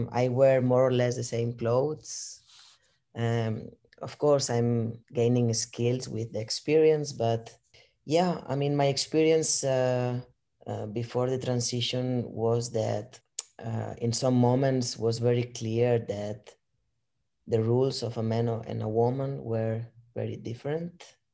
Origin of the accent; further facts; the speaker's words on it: Barcelona, Catalonia, Spain; now in Bergen, Norway; I am from Barcelona. I am 40 years old, and I am a dancer and a choreographer, now living in Bergen, Norway.